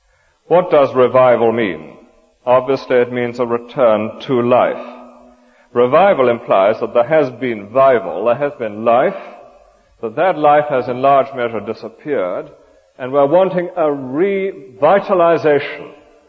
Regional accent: England, United Kingdom; We are so frightfully insular as English people, and I dare say this goes for Americans as well

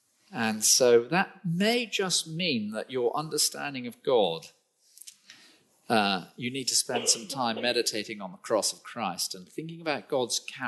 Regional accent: South West England, United Kingdom; But I come from Cornwall, so, you know, Plymouth is an awful place.

